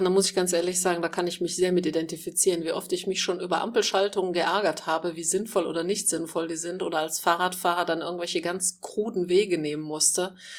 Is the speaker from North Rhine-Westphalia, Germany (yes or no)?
yes; Düren, North Rhine-Westphalia, Germany; ich komme ja aus Düren und dann sind ganz viele nach Aachen zum Studium gegangen